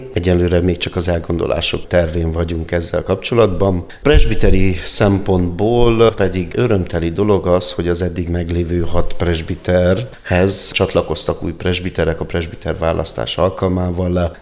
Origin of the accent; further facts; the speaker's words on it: Carei, Satu Mare County, Romania; Nagykárai születésű vagyok, hát ez a határtól körülbelül 17 kilométerre található. Ott születtem egy kisvárosban, Károly grófoknak a kastélye található a város közepén. ebből a városból indultam el.